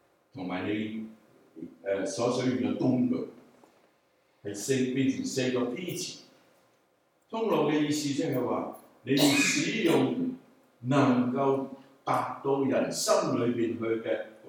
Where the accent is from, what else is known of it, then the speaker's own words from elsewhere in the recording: China; accent: Chinese; 是不是因为我的英文带着我们中国人的口音呢？不是。是不是因为我的出生地不是在美国，所以你们不让我来呢？